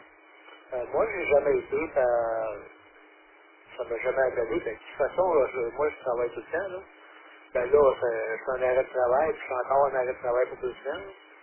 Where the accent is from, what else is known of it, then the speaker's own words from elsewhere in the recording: Victoriaville, Quebec, Canada; je suis de Victoriaville.